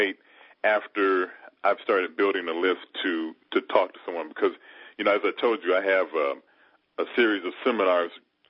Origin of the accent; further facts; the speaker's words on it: Detroit, Michigan, United States; Good. I'm the guy from Detroit.